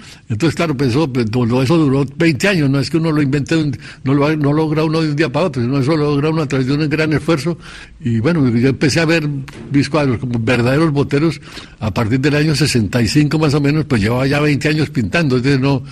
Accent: Colombia; Yo soy colombiano, es normal que lo que uno conoció de niño y de adolescente pues siempre queda en la imaginación.

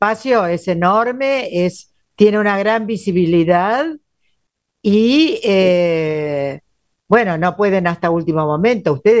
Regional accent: Argentina; la verdad que me dolió como argentina

